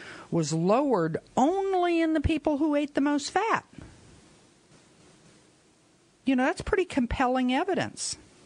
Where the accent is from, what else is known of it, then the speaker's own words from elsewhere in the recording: Florida, United States; Well, you know, I grew up in Florida. Florida's the orange state.